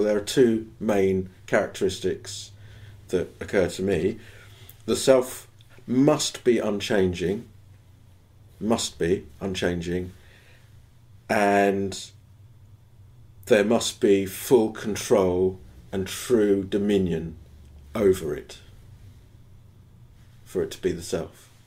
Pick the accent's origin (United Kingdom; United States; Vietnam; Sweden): United Kingdom; England; I'm English